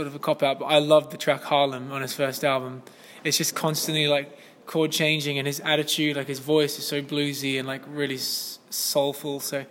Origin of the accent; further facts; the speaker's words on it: Brisbane, Queensland, Australia; now in London, United Kingdom; And when I grew up in Brisbane, Brisbane, Australia, it's a big scene out there.